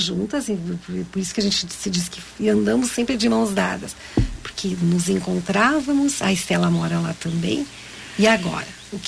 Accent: Santo Ângelo, Rio Grande do Sul, Brazil; eu morava em Santo Ângelo. Eu nasci em Santo Ângelo e morava na cidade.

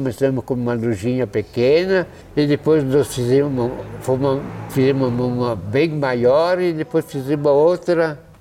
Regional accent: Farroupilha, Rio Grande do Sul, Brazil; born there; Eu nasci aqui em Farroupilha.

